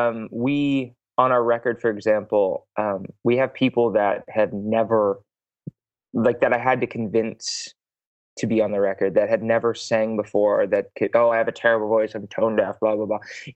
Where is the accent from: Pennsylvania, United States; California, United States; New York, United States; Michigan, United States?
California, United States; San Francisco; Well, we're from San Francisco.